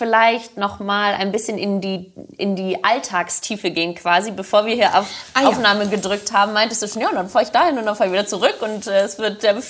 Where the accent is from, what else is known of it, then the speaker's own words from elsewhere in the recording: Hamburg, Germany; in Hamburg. Meine Heimat.